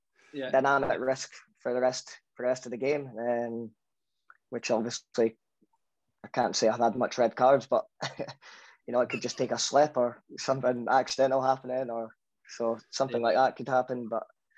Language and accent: English; Scotland, United Kingdom; and out comes me, and you know, I'm fully Scottish